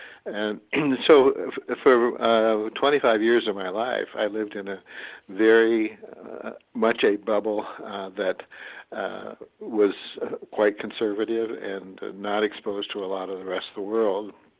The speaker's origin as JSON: {"language": "English", "region": "Nebraska", "country": "United States", "tie": "born or raised there", "said": "Well, I grew up in Nebraska. I was born in 1943. I'm 74 now. And I grew up in a very small town. It was very much a Northern European population."}